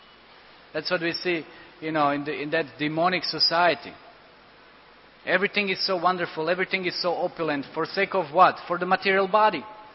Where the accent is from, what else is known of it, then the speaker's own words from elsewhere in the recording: India; especially I came here from India and you're down underground somewhere and everything is so shiny